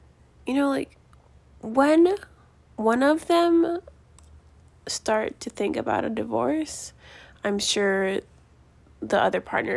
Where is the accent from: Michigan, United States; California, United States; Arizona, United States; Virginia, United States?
Arizona, United States; I was raised in Arizona and I was around maybe probably 100 mixed kids.